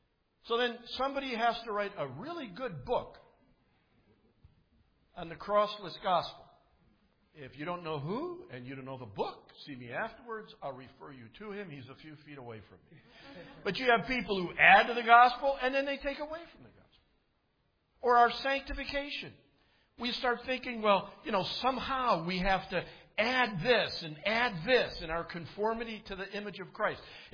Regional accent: Chicago, Illinois, United States; I was born and raised in Chicago. There weren't a whole lot of deer running around there, so we didn't do a lot of hunting there.

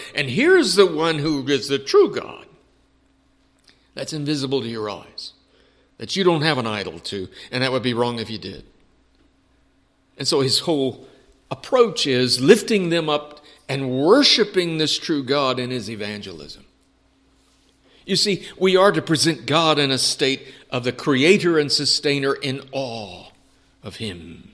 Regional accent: San Antonio, Texas, United States; Now, I grew up in San Antonio.

